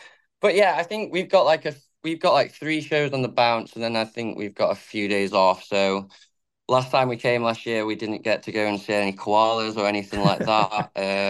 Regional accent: England, United Kingdom; It's as an English musician, the dream is to get out of England and play.

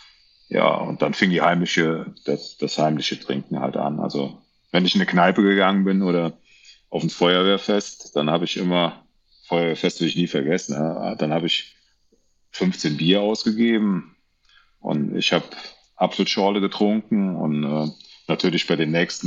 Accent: Andernach, Rhineland-Palatinate, Germany; ich komme aus Andernach, ich habe 30 Jahre Fußball gespielt in Andernach und bin da schon so ein bisschen bekannt wie ein bunter Hund.

